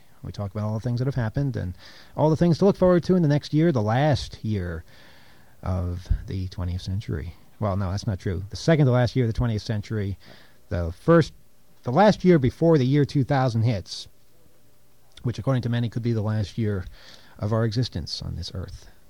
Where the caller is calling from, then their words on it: New York, United States; I'm calling from New York.